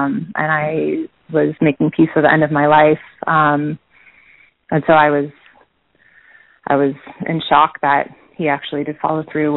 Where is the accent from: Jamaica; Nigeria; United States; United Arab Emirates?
United States; Huntington Beach, California; I was released in my hometown in Huntington Beach, California.